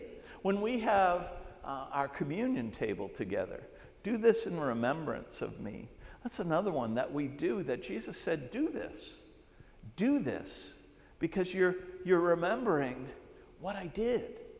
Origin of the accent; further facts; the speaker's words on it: Auburn, Maine, United States; I grew up in Auburn, the Androscoggin River.